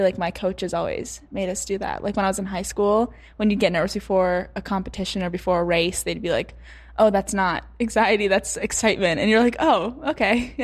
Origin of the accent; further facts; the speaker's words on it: Midwest, United States; And I grew up in the Midwest.